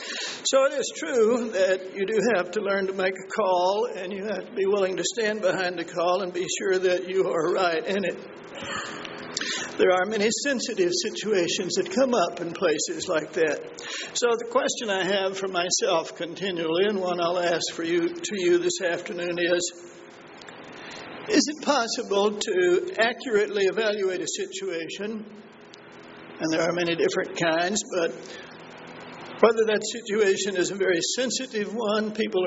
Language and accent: English; Texas, United States; It is true that I am from Texas, where it is hot, always has been.